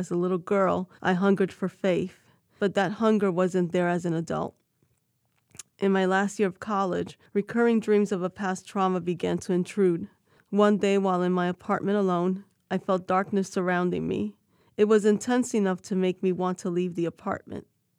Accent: New York City, New York, United States; I was born and raised in New York City.

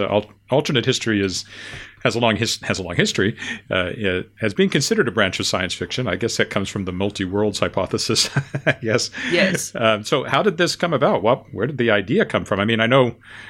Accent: United States; now in Canada; I'm Canadian American. I was born in the States, moved up here, went back to school, university in the States, came back to Canada.

